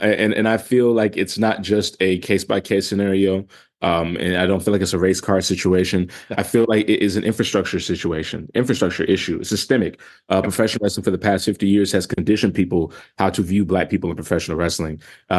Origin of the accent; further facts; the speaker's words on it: Charlotte, North Carolina, United States; I grew up here in Charlotte, North Carolina, born and raised.